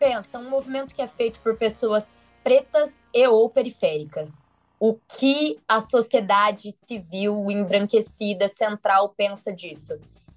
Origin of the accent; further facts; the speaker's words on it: Barbosa, São Paulo, Brazil; moved away as an adult; E aí eu saí de Barbosa sem saber que eu era uma pessoa preta.